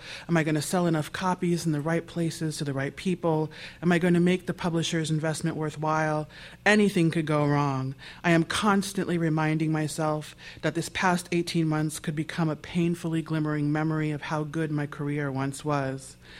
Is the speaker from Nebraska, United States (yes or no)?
yes; Nebraska, United States; I'm a kid from Nebraska.